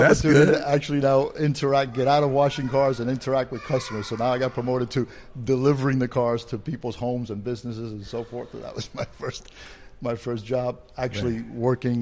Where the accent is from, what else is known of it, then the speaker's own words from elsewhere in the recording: Bronx, New York, United States; now in Florida, United States; We moved to Florida a few years later. My father got the opportunity to go to South Florida with a job offer. And being a good Cuban, most of them end up in Miami anyway